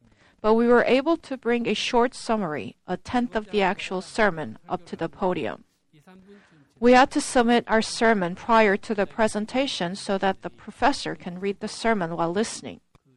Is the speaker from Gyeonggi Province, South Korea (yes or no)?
no; Busan, South Korea; accent: Busan dialect; My home is Busan. I did not know at first that my Busan dialect accent would become a problem in doing God's work.